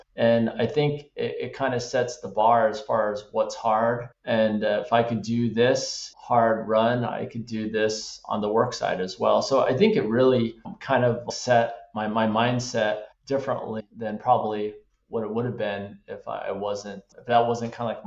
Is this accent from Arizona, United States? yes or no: yes; Tucson, Arizona, United States; And I'm from Tucson. I've never kayaked or rode a boat before.